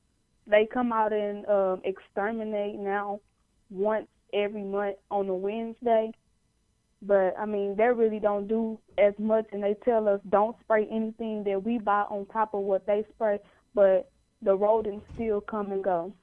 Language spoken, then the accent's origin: English; East St. Louis, Illinois, United States; because I was born and raised in East St. Louis, and I'm still here, obviously.